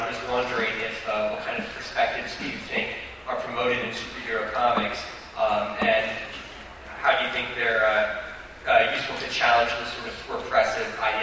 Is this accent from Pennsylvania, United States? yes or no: no; New Jersey, United States; I'm also from New Jersey.